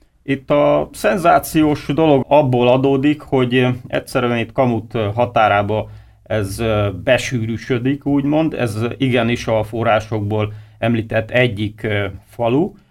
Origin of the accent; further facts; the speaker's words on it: Hungary; tudjuk róla, hogy magyarok vagyunk, lovas nemzet